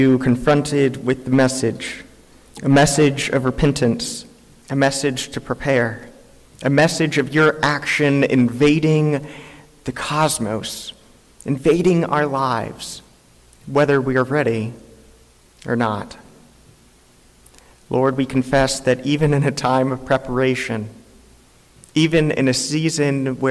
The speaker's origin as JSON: {"language": "English", "town": "Cincinnati", "region": "Ohio", "country": "United States", "tie": "born or raised there", "said": "For me, growing up in Cincinnati, it was always the Cincinnati Reds and the Big Red Machine."}